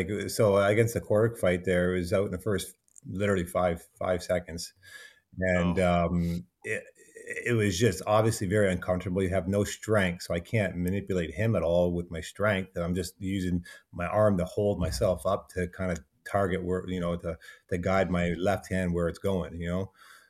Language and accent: English; Delhi, Ontario, Canada; So that's my hometown, right? So Delhi's a little hometown.